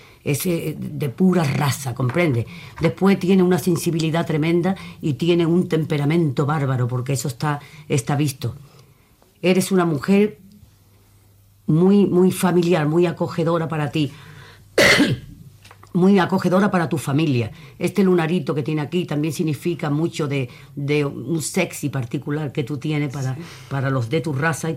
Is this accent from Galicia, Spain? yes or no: no; Andalusia, Spain; yo soy del sur, yo soy de andaluza.